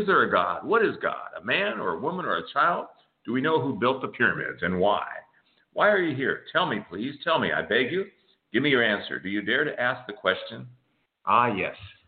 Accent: United States; I am Greek and French by background, but I'm an American.

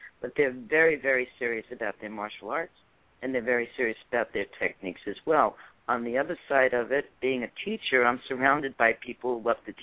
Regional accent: New York, United States; moved away; also born or lived in Florida; As you probably heard from my accent, I'm originally from New York, and I came out here by way of Florida.

